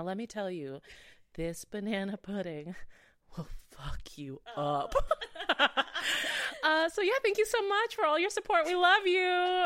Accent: Florida, United States; because I come from the South and from Florida

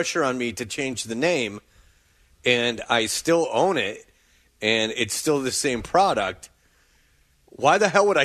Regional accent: United Kingdom; I'm a British white guy, a British Irish white guy.

